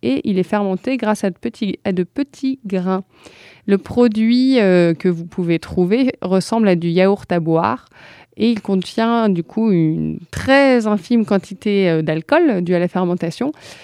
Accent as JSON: {"language": "French", "region": "Hauts-de-France", "country": "France", "said": "en plus je viens du Nord"}